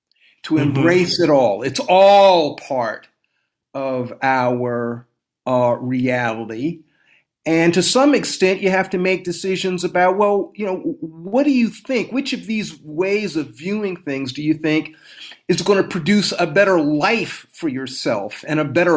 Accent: South Carolina, United States; I'm from South Carolina. My mother could not go to the University of South Carolina.

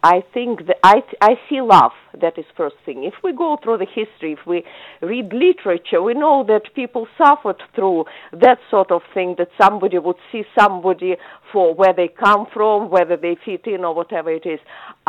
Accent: Russia; now in United Kingdom; I've lived here for nearly 30 years, and that is my home, and that is my identity. And I bring some Russian flavor for sure, and I love my culture as well.

